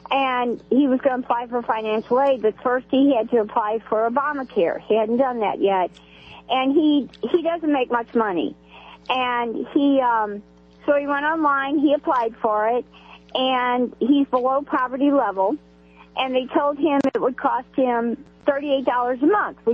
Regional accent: Salem, Missouri, United States; I'm from Salem, Missouri.

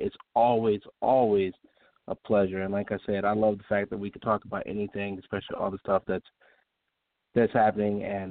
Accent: Chicago, Illinois, United States; See, I'm from Chicago, so cold don't mess with me

